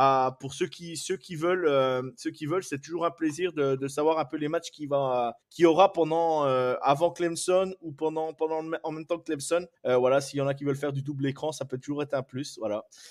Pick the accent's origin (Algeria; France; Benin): France; Et moi, je suis français.